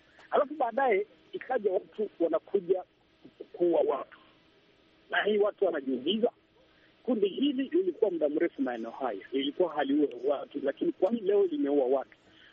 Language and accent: Swahili; Beni, North Kivu, DR Congo; Mimi ni mkazi wa Beni tangu miaka zaidi ishirini. Nimezaliwa Beni, nimekaa Beni, masomo yangu yote nimeyasoma hapa Beni